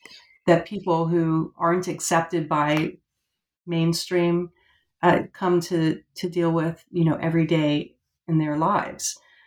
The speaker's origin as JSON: {"language": "English", "region": "Florida", "country": "United States", "tie": "born or raised there", "also_born_or_lived": "Georgia, United States", "said": "I've lived about half of my life now in Georgia and half in Florida. And I grew up in Florida."}